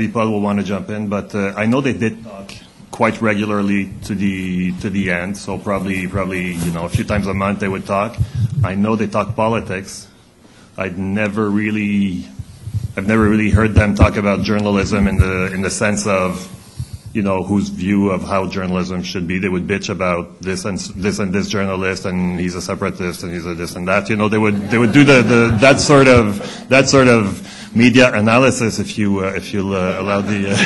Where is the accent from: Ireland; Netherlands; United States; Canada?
Canada; Montreal, Quebec; But, you know, I'm from Montreal.